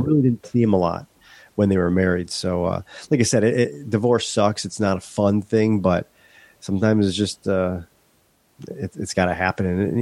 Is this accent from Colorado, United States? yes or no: no; Tonawanda, New York, United States; I was born in Western New York. Grew up just outside of Buffalo in a town called Tonawanda, city of Tonawanda.